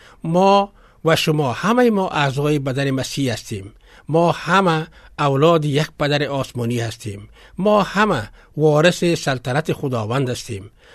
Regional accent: Afghanistan; ما امو افغان هستیم. وطن خود مثل هموطنهای دیگه ما دوست داریم. یا ما با امو قوم خود مثلا پشتون هستیم و یا تاجک تعلق داریم و او را حفظ میکنیم.

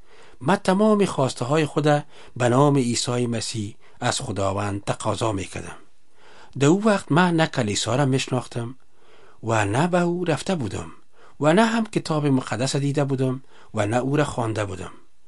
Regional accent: Kabul, Afghanistan; born there; ما در شهر کابل به دنیا آمدیم.

